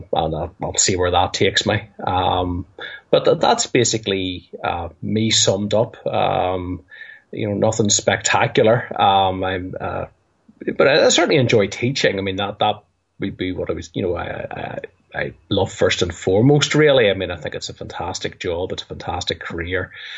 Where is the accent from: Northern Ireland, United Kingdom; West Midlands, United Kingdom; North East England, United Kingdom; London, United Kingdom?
Northern Ireland, United Kingdom; Armagh; Well, I'm from Armagh, which seems to be in a time zone all of its own, really.